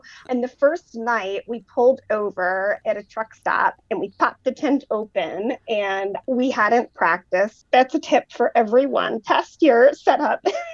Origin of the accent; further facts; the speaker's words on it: East Coast, United States; now in Denver, United States; I have lived in Denver for just about 3.5 years now, but I'm from the East Coast. I've got family kind of all up and down the East Coast.